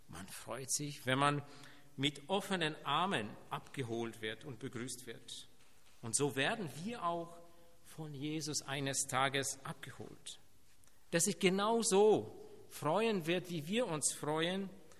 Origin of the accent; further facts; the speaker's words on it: Poland; moved away; Also ich komme ursprünglich aus Polen